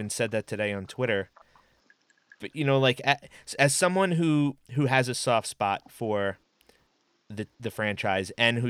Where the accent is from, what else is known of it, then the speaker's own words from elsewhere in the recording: Bethpage, New York, United States; now in East Hampton, United States; I grew up in Nassau County. I grew up, you know, basically 15 traffic lights from the Coliseum.